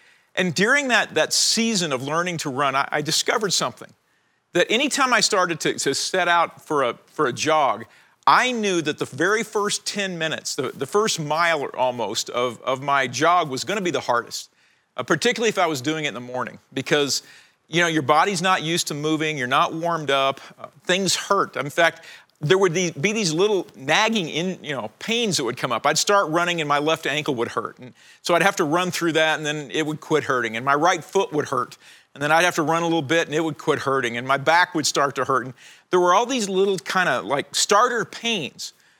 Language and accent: English; Southern United States, United States; I mean, I'm from the South, people. That's what you do.